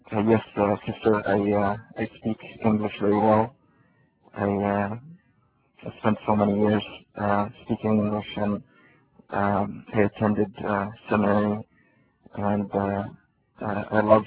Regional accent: Saudi Arabia; accent: Saudi; ما تكلمت فيها اللغة العربية، لكن بدأت أتكلم اللغة العربية مؤخرا. ويصعب علي أن أتكلم باللهجة السعودية لأني ضيعتها. أحاول أتكلم باللغة باللهجة السعودية لكن أتلخبط لأني متعود على الكلام مع المصريين ومع المغاربة ومع الأخوة السودانيين

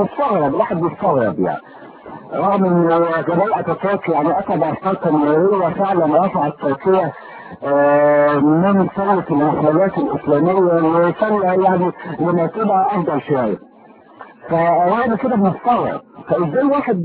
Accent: Egypt; وبالذات بتكلم على بلدنا مصر

